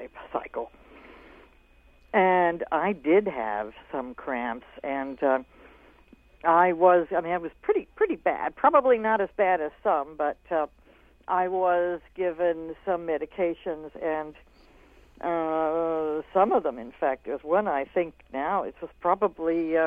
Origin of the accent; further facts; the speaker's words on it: Florida, United States; My first was, I was born and raised in Florida.